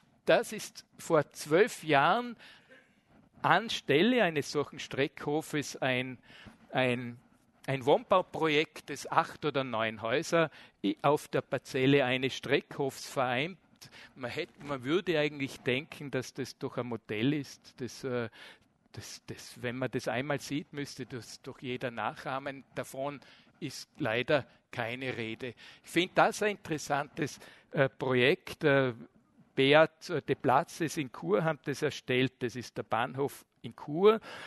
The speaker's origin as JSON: {"language": "German", "town": "Bregenz", "region": "Vorarlberg", "country": "Austria", "tie": "born or raised there", "said": "Ich bin am Stadtrand von Bregenz aufgewachsen, in dem, was man wahnsinnig übertrieben Villengebiet nennt, weil das sind keine Villen, das sind relativ billig, einfache Baumeisterhäuser in Bregenz."}